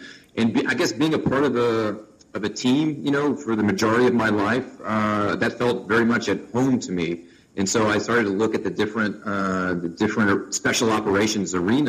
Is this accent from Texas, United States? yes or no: yes; Texas, United States; I grew up in Texas, in the United States, and, you know, football is kind of a way of life.